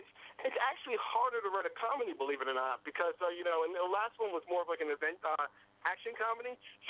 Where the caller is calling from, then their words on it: North Scituate, Rhode Island, United States; I'm calling from North Situate.